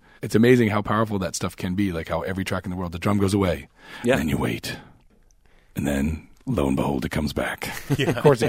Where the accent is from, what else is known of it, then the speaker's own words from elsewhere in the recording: Canada; I'm Canadian. We're not American.